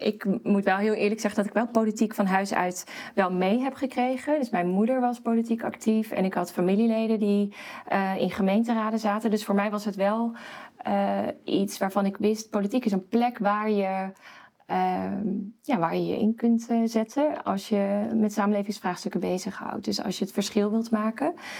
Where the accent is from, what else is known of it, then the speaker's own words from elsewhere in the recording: Zwartsluis, Overijssel, Netherlands; born there; Ik heb hier op school gezeten vroeger. Ik ben geboren in Zwartsluis, dat is in de kop van Overijssel. En ik ging hier naar de Johannes Calvijnschool.